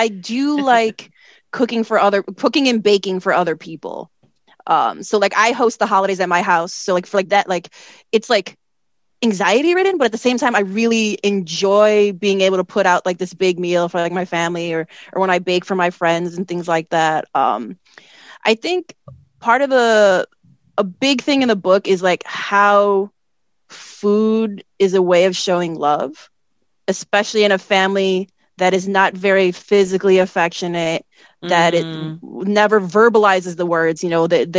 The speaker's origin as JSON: {"language": "English", "town": "Chicago", "region": "Illinois", "country": "United States", "tie": "born or raised there", "said": "Like again, I said, I was born and raised in Chicago. I don't speak Tagalog, you know, I've been there like a handful of times"}